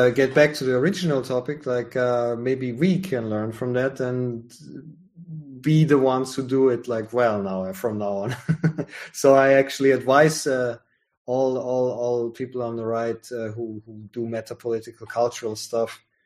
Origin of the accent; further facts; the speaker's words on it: Austria; a kid growing up in Austria, never seen a black person in my life.